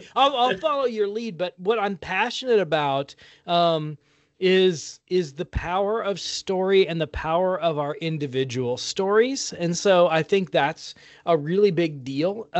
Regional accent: West Des Moines, Iowa, United States; also born or lived in England; I'm an Iowan on purpose. I'm an Iowan by birth. I was born in West Des Moines, Iowa, in Valley Junction. Grew up in Iowa, went to college at Waldorf College in Forest City, Iowa, and then departed to parts unknown.

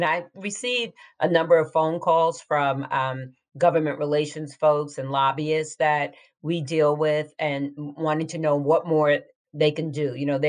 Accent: New York, United States; I'm from New York, went to college there.

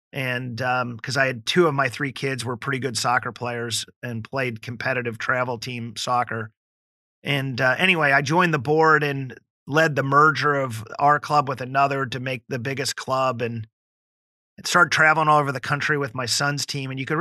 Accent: Cincinnati, Ohio, United States; That I knew that my journey was to serve and lead in my hometown here in Cincinnati

